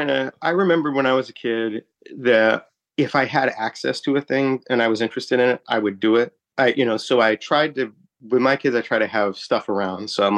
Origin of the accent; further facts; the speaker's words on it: Glenview, Illinois, United States; oh, yeah, no, actually, I'm from Glenview.